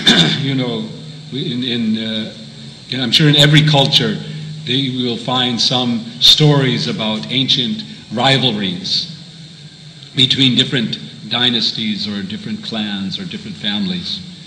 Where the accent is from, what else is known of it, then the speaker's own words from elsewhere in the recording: United States; I grew up in America, so I know more of America than culture and history and so on than other places.